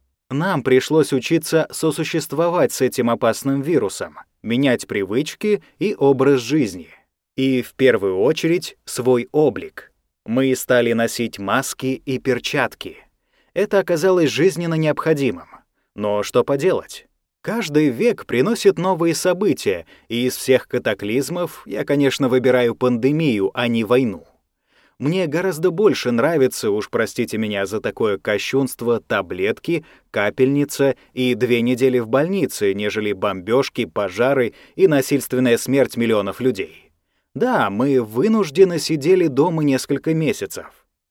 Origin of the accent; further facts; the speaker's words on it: Moscow, Russia; Я, как и остальные москвичи, все время проводил дома.